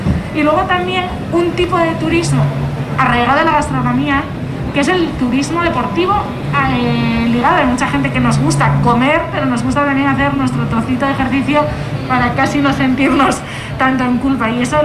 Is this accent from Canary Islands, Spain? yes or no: yes; Canary Islands, Spain; como sabemos como españoles, sacarles el lado positivo